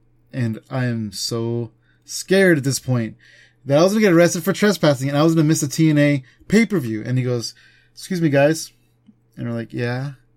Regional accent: California, United States; 11 o'clock for us, because we're from California.

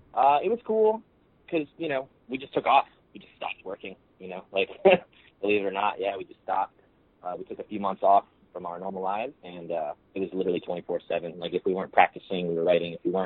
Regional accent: Florida, United States; No, luckily, you know, we're all from South Florida. We all live relatively close to each other

